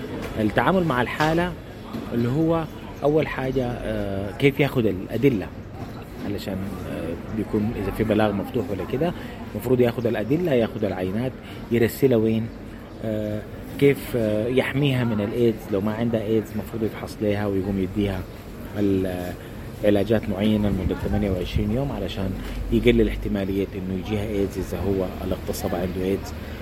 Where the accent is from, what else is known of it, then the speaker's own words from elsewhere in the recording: Sudan; إنه عندنا في السودان ما في تدريب كافي للأطباء